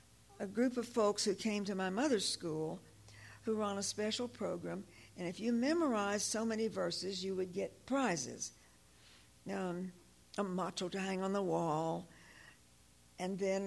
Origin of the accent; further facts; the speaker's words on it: Knoxville, Tennessee, United States; And then my younger brother was born in Knoxville, because I grew up in Knoxville.